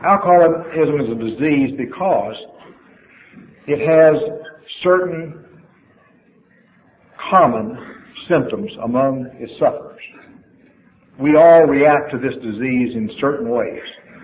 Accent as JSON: {"language": "English", "region": "Texas", "country": "United States", "said": "I'm a Texan. I'm from a different country than you."}